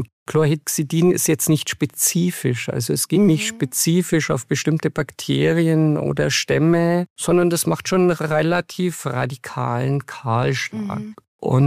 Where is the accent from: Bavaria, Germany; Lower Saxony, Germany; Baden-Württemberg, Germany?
Bavaria, Germany; als Bayer